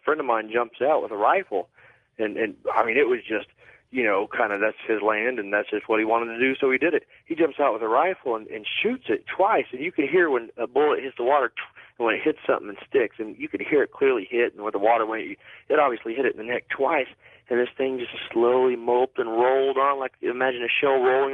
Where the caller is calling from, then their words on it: Tulsa, Oklahoma, United States; I'm calling from Tulsa, Oklahoma.